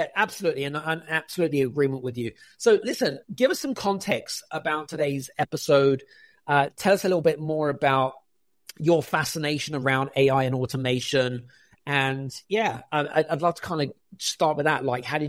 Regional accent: United Kingdom; we're from the same neck of the woods. He's British, I'm British.

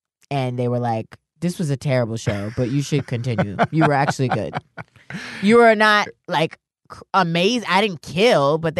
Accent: New York, United States; I'm from New York.

